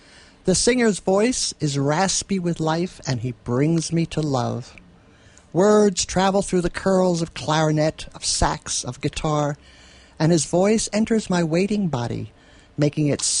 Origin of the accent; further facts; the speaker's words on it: New York, United States; I still, you know, was born and grew up in New York, and that'll mm-hmm. never leave.